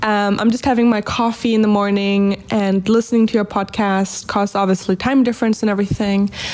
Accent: New Zealand; now in Latvia; I'm actually a Kiwi living in Latvia.

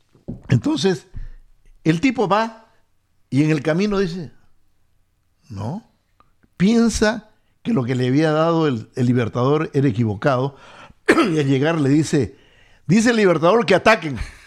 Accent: Peru; tú eres venezolano, yo soy peruano

